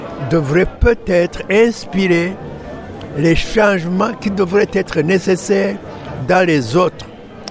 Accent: Burundi; now in Canada; Je suis originaire du Burundi, entre la République démocratique du Congo à l'ouest, le Rwanda au nord, et la Tanzanie à l'est. C'est mon origine.

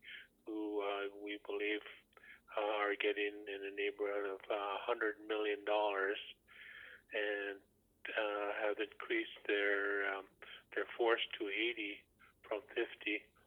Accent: Kispiox, British Columbia, Canada; I'm a hereditary chief from the Fireweed clan, and I'm from Kispeox, and I work for the Gitxsan Hwilp government.

